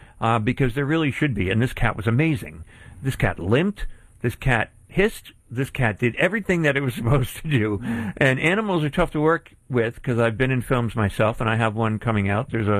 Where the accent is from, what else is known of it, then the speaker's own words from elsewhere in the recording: Pennsylvania, United States; And not only because it happened in my hometown. And it's based on true, real facts. That even made it more scary in terms of that it happened in my area, up in Pennsylvania, actually.